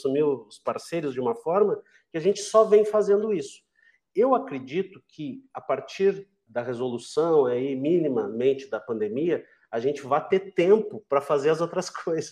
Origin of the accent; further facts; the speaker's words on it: Pelotas, Rio Grande do Sul, Brazil; Porque a minha cidade natal é Pelotas, fica a 150 quilômetros do Uruguai